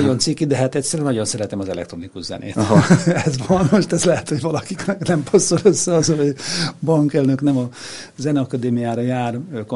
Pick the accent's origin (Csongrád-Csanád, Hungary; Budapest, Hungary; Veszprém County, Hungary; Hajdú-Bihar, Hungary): Budapest, Hungary; Én Tőzsgyökeres budapesti vagyok, és a COVID alatt nekünk volt Balatonon egy nyaralónk, és akkor oda leköltöztem